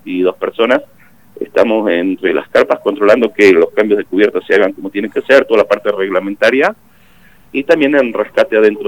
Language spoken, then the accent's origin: Spanish; Zapala, Neuquén, Argentina; la mayoría de todas estas personas que te nombré, 25 somos de Zapala.